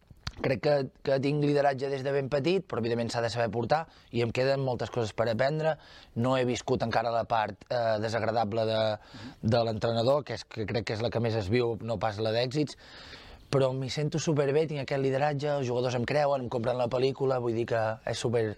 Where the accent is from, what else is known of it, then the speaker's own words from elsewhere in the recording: Banyoles, Catalonia, Spain; jo no sóc de Besalú, jo sóc de Banyoles